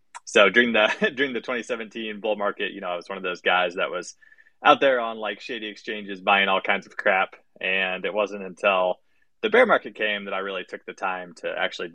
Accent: Kansas City, Missouri, United States; So I grew up here in Kansas City. One of the biggest employers here in town is a software company called Cerner.

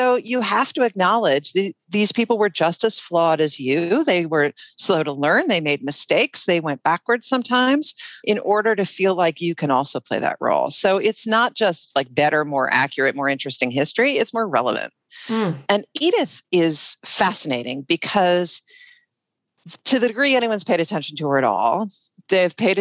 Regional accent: Washington, District of Columbia, United States; I think it, you kind of drink it in the water here in Washington.

